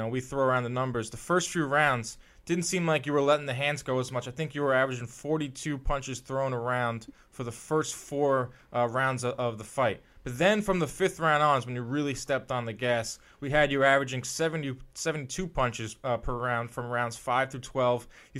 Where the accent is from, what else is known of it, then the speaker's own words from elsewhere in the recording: Brooklyn, New York, United States; And I'm from Brooklyn, so I know, you know, the kind of the heartbeat of the crowd